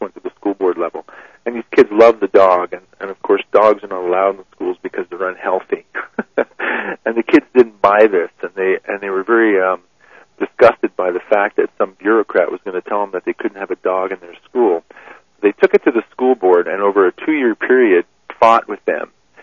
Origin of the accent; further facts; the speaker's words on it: Montreal, Quebec, Canada; born there; also born or lived in Calgary / Vancouver; now in Twin Butte, Canada; I was born in Montreal and I've lived in Calgary and Vancouver, so lived in the big cities. And now I live in this little tiny hamlet, of Twin Butte, and I've been here for 15 years.